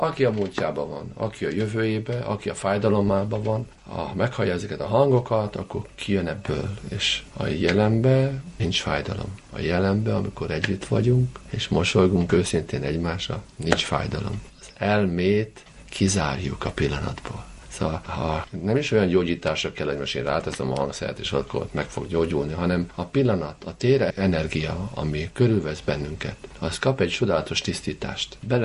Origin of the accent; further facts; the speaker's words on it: Hungary; born there; Hát, mert ide születtem, meg a nyelvem, meg a népzeném, az énekeim, nagyon szeretem az országomat, és nagyon boldog vagyok az országommal. Egy gyönyörű ország Magyarország.